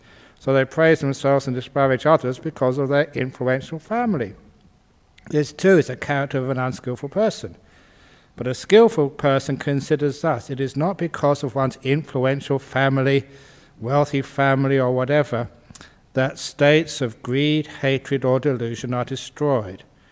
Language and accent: English; England, United Kingdom; where I grew up in England